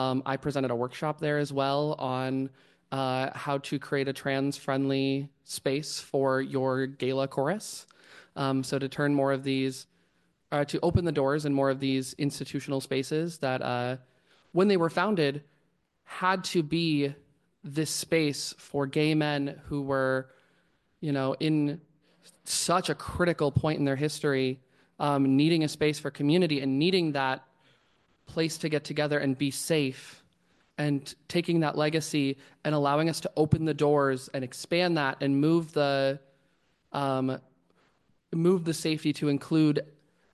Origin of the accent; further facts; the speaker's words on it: South Dakota, United States; now in Des Moines, United States; I left my home state of South Dakota because it didn't feel like there was a place for me to be safe there.